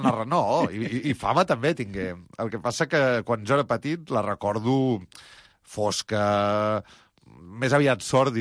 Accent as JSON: {"language": "Catalan", "town": "Barcelona", "region": "Catalonia", "country": "Spain", "tie": "born or raised there", "said": "Jo, que sóc del Guinardó, de petit Passeig Maragall era la meva frontera a la part baixa i Verge de Montserrat a l'alta."}